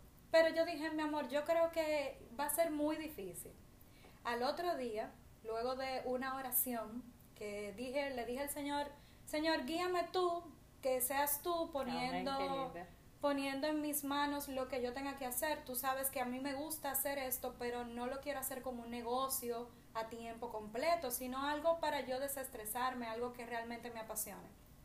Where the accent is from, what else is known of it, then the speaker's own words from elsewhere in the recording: Dominican Republic; como dominicana yo me trabo un poco hablando el inglés.